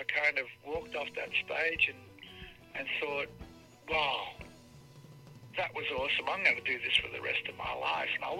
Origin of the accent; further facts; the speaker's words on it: Melbourne, Victoria, Australia; also born or lived in Tatura; I was raised in Melbourne, Australia, but I was actually born in this little country town called Tatura, but I was only 1 year old when my parents moved to the big city, to Melbourne.